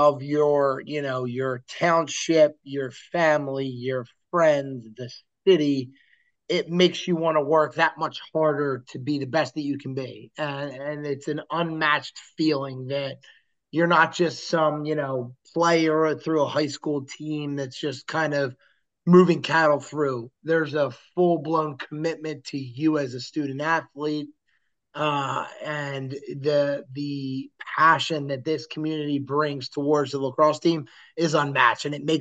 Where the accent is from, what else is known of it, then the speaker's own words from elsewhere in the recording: Springfield, Pennsylvania, United States; But at the same time, you know, growing up in Springfield, rich lacrosse culture.